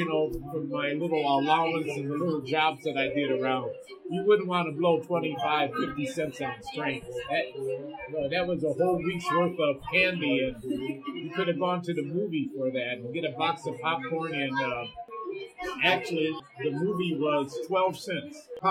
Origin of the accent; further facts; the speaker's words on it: Saint Paul, Minnesota, United States; I was born and raised in the Rondo neighborhood